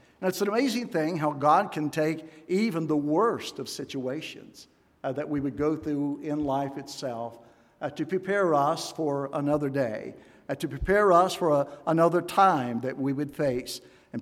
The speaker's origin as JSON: {"language": "English", "region": "West Virginia", "country": "United States", "said": "And we are from West Virginia. I want you to know that."}